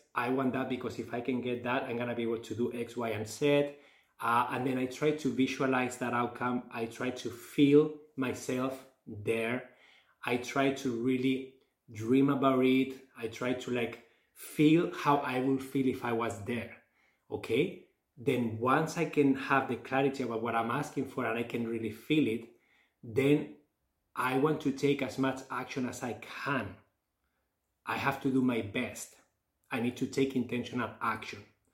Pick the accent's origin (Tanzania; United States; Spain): Spain; Barcelona, Catalonia; moved away as an adult; also born or lived in Canada; I'm new to the city. I am from Barcelona, but lived in Canada for 10 years.